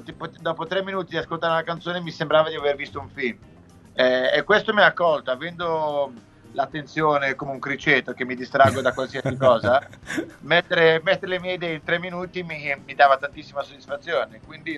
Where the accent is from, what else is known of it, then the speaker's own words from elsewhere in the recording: Liguria, Italy; Io, essendo ligure, la nostalgia ce l'ho nel DNA.